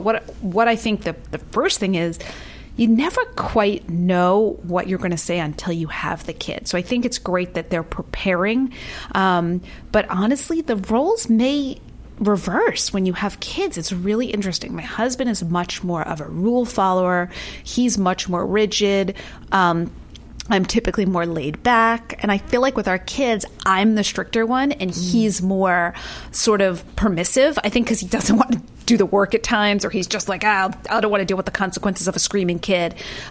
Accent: East Coast, United States; I'm from the East Coast, and he's a West Coast surfer.

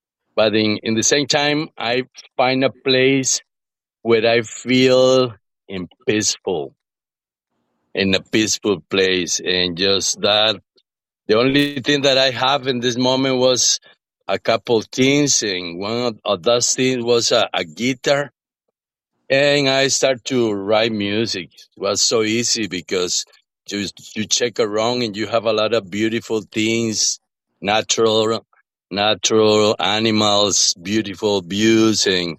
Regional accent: San Jose, San José, Costa Rica; English is a second language; moved away as an adult; I come from San Jose like 24 years ago.

